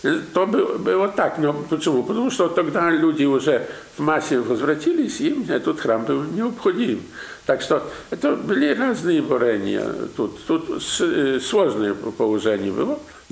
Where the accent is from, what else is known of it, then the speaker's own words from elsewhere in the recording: Siberia, Russia; now in Poland; Я сибиряк. Имею даже знак сибиряка. Моя мама родилась в Сибири. Дедушка и бабушка были вывезены на Сибирь.